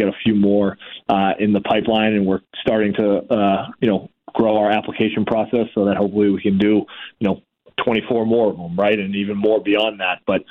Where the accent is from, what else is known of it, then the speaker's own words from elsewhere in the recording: Boston, Massachusetts, United States; I grew up in Boston where they, you know, supposedly have great fans, but don't hold the candle to ours.